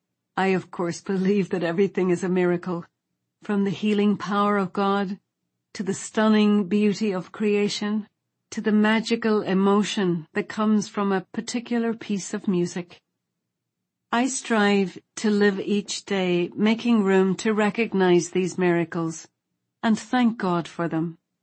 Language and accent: English; Ireland; Of course, since I'm an Irish woman, a cup of tea is the solution to everything.